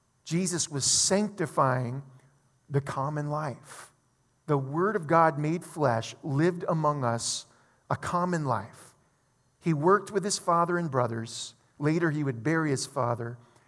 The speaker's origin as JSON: {"language": "English", "region": "Louisiana", "country": "United States", "tie": "born or raised there", "said": "I grew up in South Louisiana. South Louisiana is heavily Catholic. There's a lot of old French and Spanish influence in South Louisiana, so it's actually it's definitely one of the most Catholic regions of our country."}